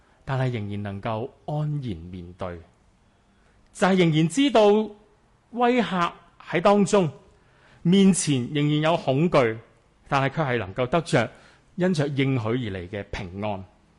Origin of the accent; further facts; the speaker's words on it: Hong Kong; 一张出世纸赋予了我们一个身份，给我们作为一个香港人的权利和义务